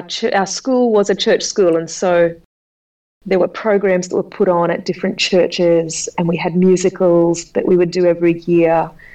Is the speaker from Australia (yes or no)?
yes; Australia; I came from Australia because I'd gone home by then.